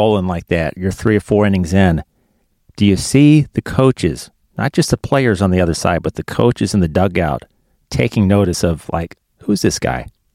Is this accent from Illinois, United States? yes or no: yes; Chicago, Illinois, United States; born there; I was born in Chicago, always had an interest in Chicago area sports